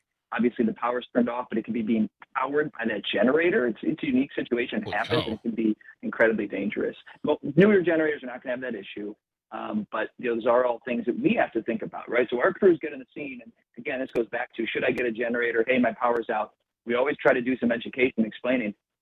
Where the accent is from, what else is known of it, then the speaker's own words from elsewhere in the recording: Midwest, United States; also born or lived in California; I'm a Midwest guy. I've been born and raised in the Midwest my whole life, a short time for a job in California